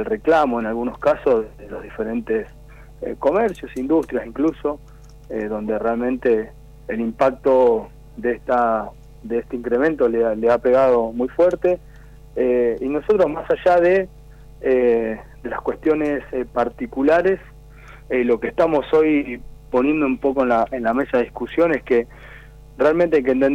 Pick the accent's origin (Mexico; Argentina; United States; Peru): Argentina; Esperanza, Santa Fe; Yo soy de Esperanza, exactamente.